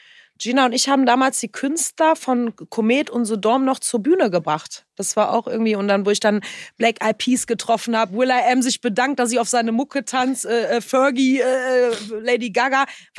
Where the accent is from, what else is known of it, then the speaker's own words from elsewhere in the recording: Bochum, North Rhine-Westphalia, Germany; Wenn man überlegt, ne, ich komme hier aus Bochum, aus der Bronx, so nach dem Motto.